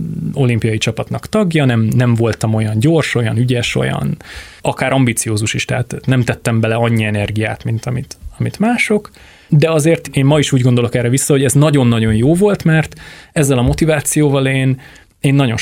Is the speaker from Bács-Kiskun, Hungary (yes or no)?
no; Debrecen, Hajdú-Bihar, Hungary